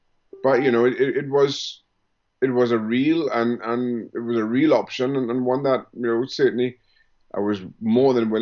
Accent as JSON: {"language": "English", "region": "England", "country": "United Kingdom", "tie": "born there", "said": "I was born in England, so had a British passport"}